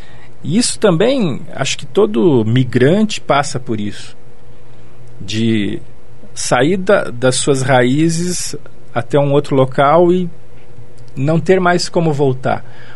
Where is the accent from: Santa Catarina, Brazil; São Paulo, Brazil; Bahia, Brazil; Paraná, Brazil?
Paraná, Brazil; Reserva do Iguaçu; Eu sou de Reserva do Iguaçu, que é uma cidade no centro-sul do estado, e quando a gente vivia lá, não era nem município, né, era só uma vila.